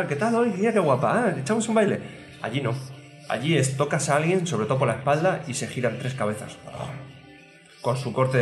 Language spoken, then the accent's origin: Spanish; Madrid, Community of Madrid, Spain; yo soy de nacimiento, pero me he criado aquí. Entonces, por eso te digo que soy madrileño de adopción.